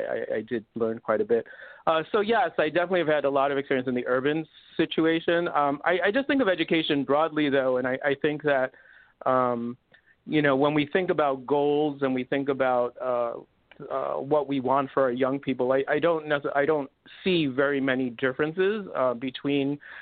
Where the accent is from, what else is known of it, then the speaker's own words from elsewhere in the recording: New York City, New York, United States; I was born in the Bronx, grew up in the Bronx.